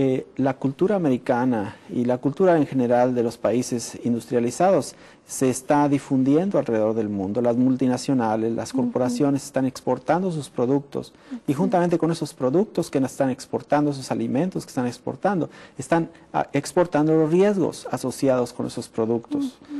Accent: Mexico; now in United States; soy mexicano. Tengo varios años aquí en Estados Unidos. Inicialmente estudié allá en México, Montemorelos, en la Universidad de Montemorelos. Y me trasladé a Loma Linda, California.

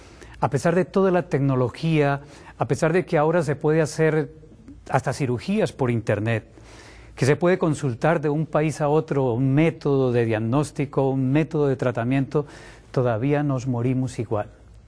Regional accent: Colombia

